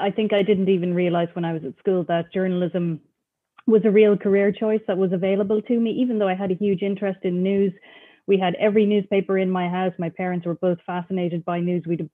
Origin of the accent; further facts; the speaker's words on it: Cork, Munster, Ireland; So, you know, growing up in Cork, we had what was then the Cork Examiner, but we also got the Irish Times.